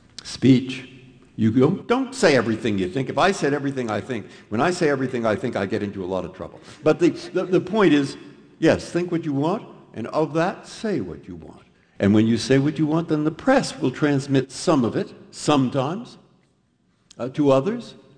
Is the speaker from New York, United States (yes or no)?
no; San Francisco, California, United States; because I grew up in San Francisco and knew about the public schools